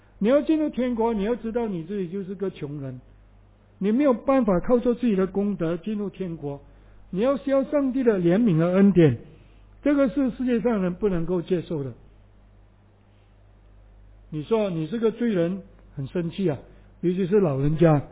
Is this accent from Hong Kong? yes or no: no; Malaysia; 你去搭飞机的时候去登机，要轮椅来推你，我们很讨厌啊，我们马来西亚人都很讨厌。